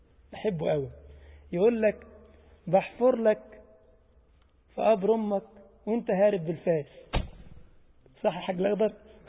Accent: Egypt; ما كان في مثل عندنا في مصر يقول لك إيه؟

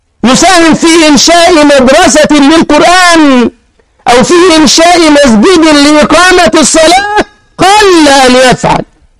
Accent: Egypt; أذكر من أكثر من 20 سنة كنا في بلدنا مصر

